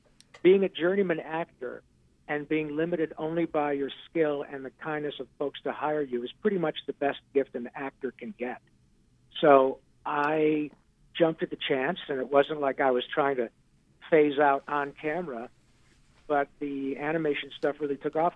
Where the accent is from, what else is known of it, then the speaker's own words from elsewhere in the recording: Michigan, United States; a kid growing up in Michigan, I wanted to be a hockey player more than anything.